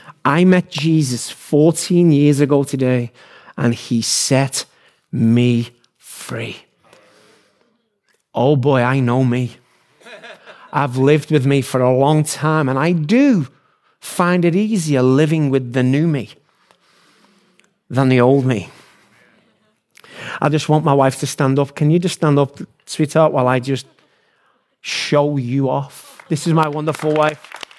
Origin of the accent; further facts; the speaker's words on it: England, United Kingdom; Typically, as an Englishman, we come and we minister around the US and the Americans.